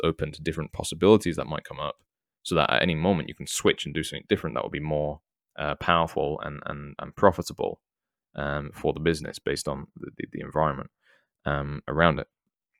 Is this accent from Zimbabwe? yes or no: no; England, United Kingdom; now in United States; I don't actually know that I'm English